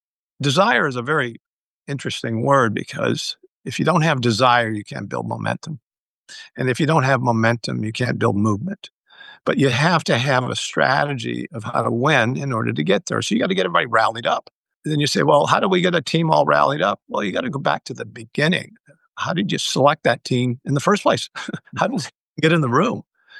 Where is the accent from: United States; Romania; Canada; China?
Canada; born there; I'm born Canadian, and my mom had passed on in Windsor, Ontario, Canada, where they lived